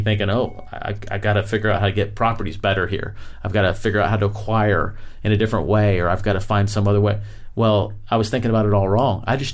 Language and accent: English; Florida, United States; I mean, I'm from Florida. And yes, I think it's really cold in Michigan, you know?